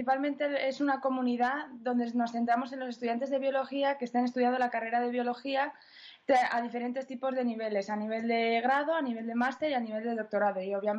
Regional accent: Spain; somos españolas, vamos a empezar por España.

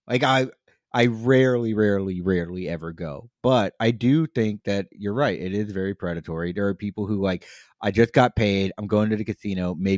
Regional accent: Texas, United States; Being a Texan, immigration is something that's very important to me

